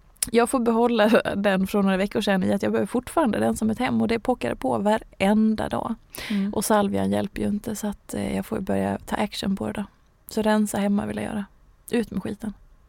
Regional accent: Hedemora, Dalarna County, Sweden; Jag är ju från Hedemora, va?

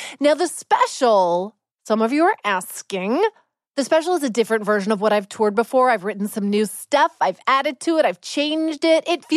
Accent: Vancouver, British Columbia, Canada; Listen, I grew up in Vancouver.

